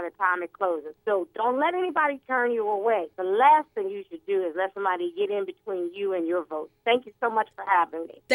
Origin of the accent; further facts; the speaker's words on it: North Carolina, United States; First of all, you know I'm from North Carolina, so I'm happy to call in.